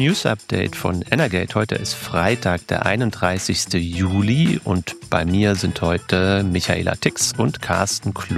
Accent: Rhineland-Palatinate, Germany; Trier ist ja klar, ist ja mein Heimatbundesland

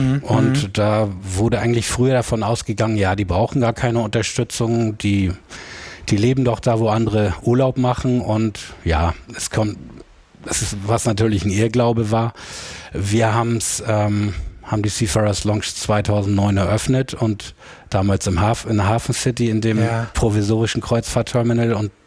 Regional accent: Kiel, Schleswig-Holstein, Germany; Ich bin in Kiel groß geworden

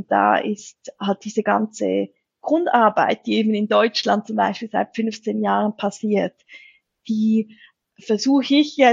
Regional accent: Switzerland; ich bin halt Schweizerin, ich bin hier aufgewachsen, ich bin hetero, cisgendered Frau

